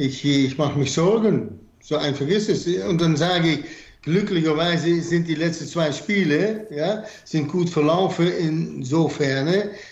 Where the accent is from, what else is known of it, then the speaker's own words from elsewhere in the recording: Netherlands; German is a second language; Denk auch, dass ihr da mehr Probleme mit habt, dann wir als Niederländer.